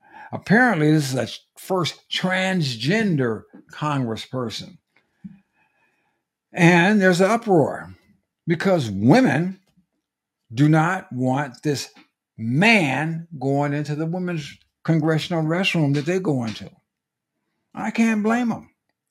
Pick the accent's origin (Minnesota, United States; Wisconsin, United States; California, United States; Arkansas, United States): California, United States; moved away; You know, my former home, well, my home state, I no longer live there, California